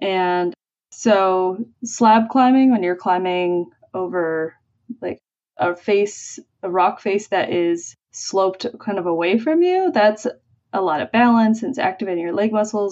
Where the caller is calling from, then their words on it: United States; Well, I'm speaking from the United States